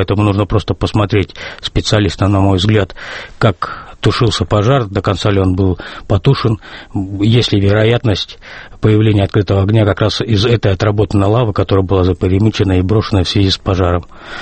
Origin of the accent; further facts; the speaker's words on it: Kemerovo Oblast, Russia; это мой родной город, и я начинал свою горняцкую работу, как горняцкую службу и работу именно на шахте Распадской.